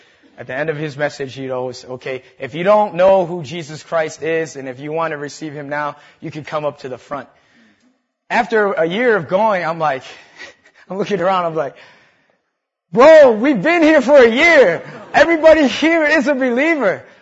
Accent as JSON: {"language": "English", "town": "New Britain", "region": "Connecticut", "country": "United States", "tie": "born or raised there", "said": "Hey, man, you can laugh. … I was born and raised in New Britain, Connecticut."}